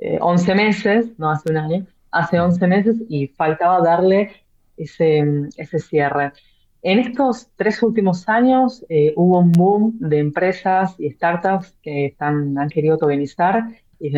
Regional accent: Argentina; accent: Argentine; now in Spain; yo hago fuerza aquí en España, pero se entiende que por mi acento sea argentina

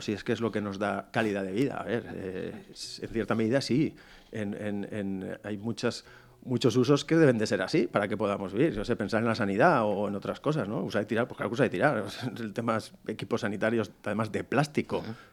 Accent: Valencian Community, Spain; first language Valencian; porque yo soy valenciano parlante, pero bueno, castellano

